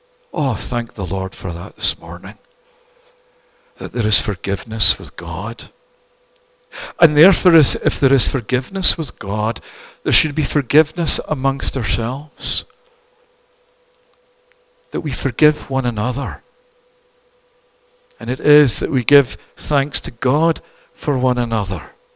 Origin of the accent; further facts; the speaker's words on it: Toronto, Ontario, Canada; And I'm saying, no, I'm not. I'm born and raised in Toronto.